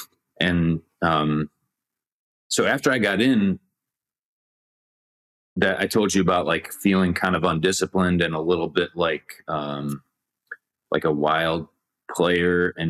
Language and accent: English; Chicago, Illinois, United States; the thought of going to work for an opera company in Chicago, my hometown, which was exciting